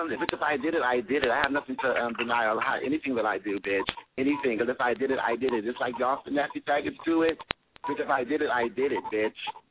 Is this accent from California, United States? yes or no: yes; Los Angeles, California, United States; I'm not from Houston, Texas. I'm from California.